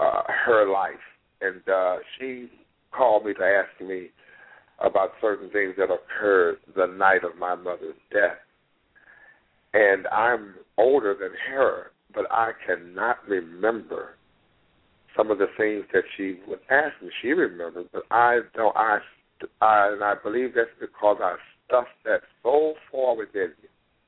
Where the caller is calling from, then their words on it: St. Louis, Missouri, United States; I'm calling from St. Louis, Missouri.